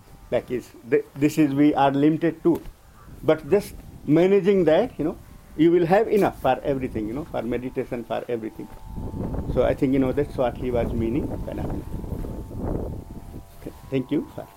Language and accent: English; India; English is a second language; I was chewing pan, you know, like, as Indian, you know, like, most of Indians, you know.